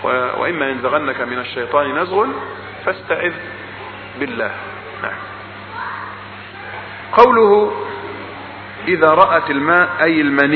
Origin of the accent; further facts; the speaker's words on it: Egypt; accent: Egyptian; كأن لهجتنا الدارجة المصرية فيها خطأ